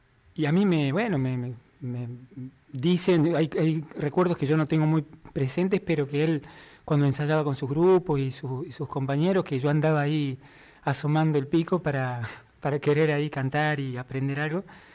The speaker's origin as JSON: {"language": "Spanish", "town": "Concarán", "region": "San Luis", "country": "Argentina", "tie": "born or raised there", "also_born_or_lived": "Villa Dolores", "said": "Nací en Villa Dolores, sí. Pero por una situación de que mi mamá andaba en esos momentos, tuve que nacer ahí. De todas formas, Villa Dolores y mi pueblo y Concarán, de alguna forma estamos más conectados que inclusive que la capital de San Luis, digamos."}